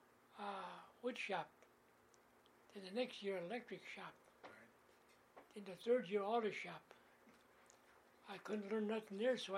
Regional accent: Milwaukee, Wisconsin, United States; I grew up in Milwaukee. I went to school at St. Augustine. I graduated there in 39.

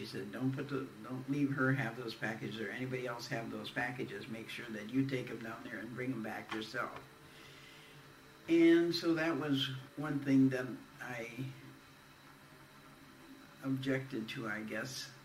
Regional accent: Long Lake, Wisconsin, United States; See, he's from Marinette, and I'm from Long Lake, Wisconsin.

